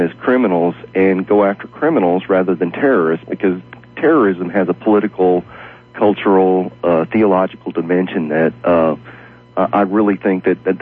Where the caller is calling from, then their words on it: Dallas, Texas, United States; I'm from Dallas.